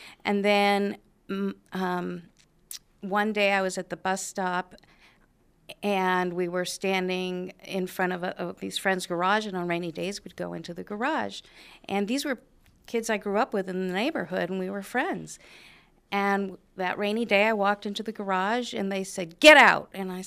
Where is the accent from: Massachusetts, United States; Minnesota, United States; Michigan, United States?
Massachusetts, United States; now in San Antonio, United States; And that didn't happen here in San Antonio. I grew up in Massachusetts.